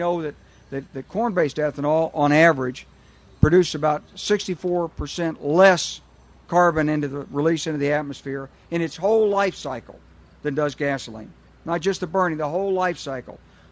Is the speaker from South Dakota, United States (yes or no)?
no; Arkansas, United States; I'm from Arkansas. I would love to use rice straw and rice hulls